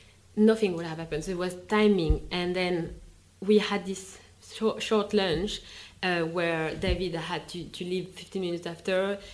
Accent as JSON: {"language": "English", "country": "France", "said": "I come from France"}